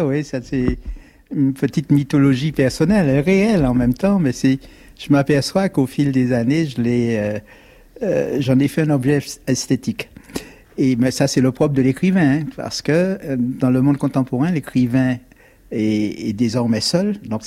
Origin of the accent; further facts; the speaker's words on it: Fort-de-France, Martinique, France; born there; moi, je suis né dans l'univers urbain, je suis né à Fort-de-France, donc il n'y a pas de conteur.